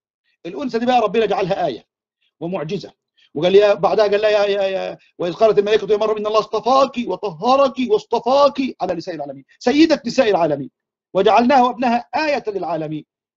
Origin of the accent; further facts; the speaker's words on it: Egypt; وفي مثل كده بيقولوه عندنا في الريف المصري